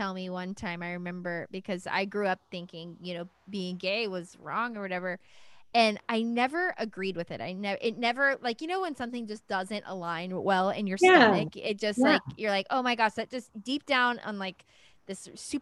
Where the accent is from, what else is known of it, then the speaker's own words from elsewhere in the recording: the South, United States; I remember thinking growing up in the South that it wasn't okay for a white woman to marry a black man